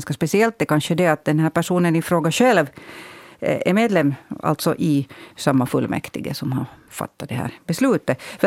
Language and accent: Swedish; Hanko, Uusimaa, Finland; då ska vi till min hemstad Hangö med vårt exempel idag.